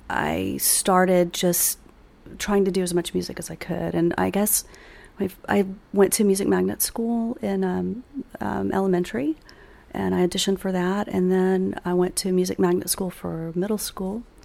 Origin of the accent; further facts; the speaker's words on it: Houston, Texas, United States; I'm from Houston. Yeah. She's still there.